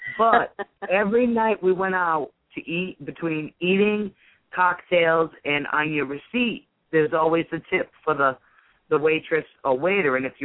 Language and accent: English; Ireland; But I was under the umbrella because I'm Irish